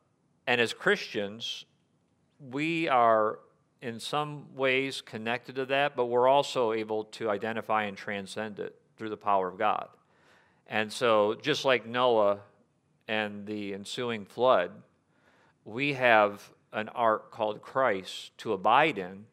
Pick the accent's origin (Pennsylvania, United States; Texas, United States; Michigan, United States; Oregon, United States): Michigan, United States; Well, if you travel to northern Michigan, and I was born and raised in Michigan